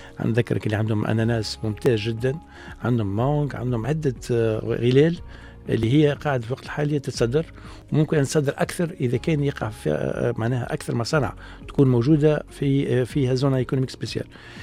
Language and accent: Arabic; Tunisia; هذا كل عندنا في تونس معناها قوة كبيرة ياسر من ناحية كل ما هو نسيج وخياطة